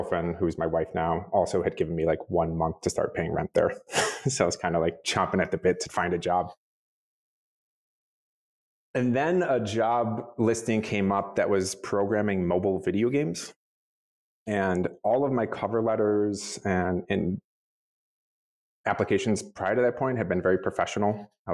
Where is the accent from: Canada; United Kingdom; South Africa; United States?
United States; Buffalo, New York; Because I grew up in Buffalo and, you know, my family was part Polish and part German.